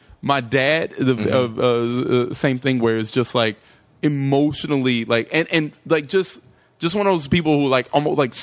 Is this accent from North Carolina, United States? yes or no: yes; North Carolina, United States; I grew up in North Carolina.